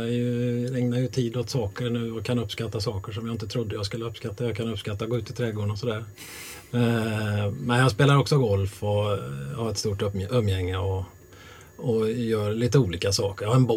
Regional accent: Västra Götaland County, Sweden; Och ta mig an en hel kommun, liksom hemma i Skaraborg tillsammans med övriga Skaraborg lockade.

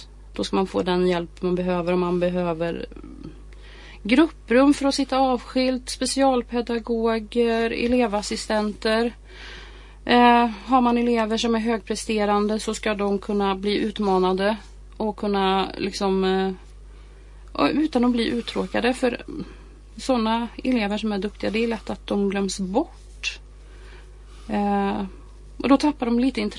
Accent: Tidaholm, Västra Götaland County, Sweden; Nej, jag är från Tiaholm.

